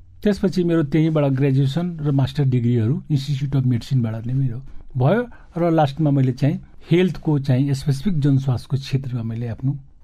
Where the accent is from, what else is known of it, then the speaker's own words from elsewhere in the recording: Madhesh Province, Nepal; अब यो पर्सा जिल्लाको विकट ठाउँ यहाँहरूलाई चाहिँ आश्चर्य लाग्ला, श्रोतागणहरूलाई पनि आश्चर्य लाग्ला, तर अझै पनि बाटोघाटो छैन मेरो गाउँमा।